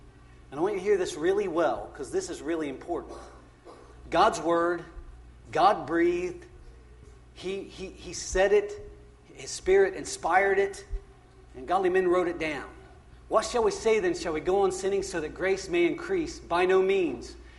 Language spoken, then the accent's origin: English; United States; born there; I was born in the United States, and I didn't want to go anywhere else to be a citizen.